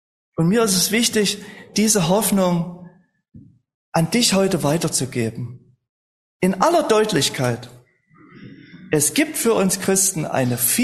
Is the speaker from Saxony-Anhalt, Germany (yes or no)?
yes; Halle, Saxony-Anhalt, Germany; Oder ich bin in Halle-Saale aufgewachsen. Das ist meine Heimatstadt.